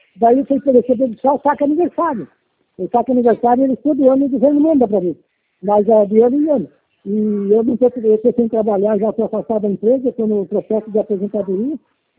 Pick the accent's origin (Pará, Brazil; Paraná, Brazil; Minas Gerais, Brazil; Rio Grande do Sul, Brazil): Rio Grande do Sul, Brazil; Não, eu sou do Rio Grande do Sul, eu moro aqui no Rio Grande do Sul, aqui na Grande do Sul. Eu não sou daqui, sou do Rio Grande do Sul.